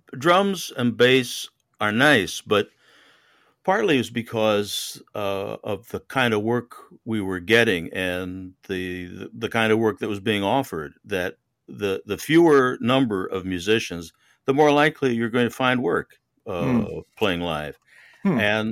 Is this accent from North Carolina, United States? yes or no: no; Connecticut, United States; now in Houston, United States; Well, we were, I was raised in Connecticut, and I spent a lot of my life overseas.